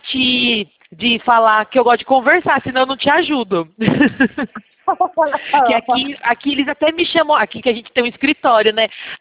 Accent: São Paulo, Brazil; eu sou daqui de São Paulo.

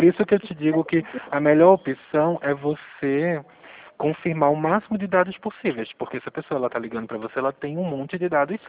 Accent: Pernambuco, Brazil; now in São Paulo, Brazil; eu sou pernambucano. Meu número é de Pernambuco. Imagina para mim ter que mandar mensagem para as pessoas dizendo que eu estou aqui em São Paulo.

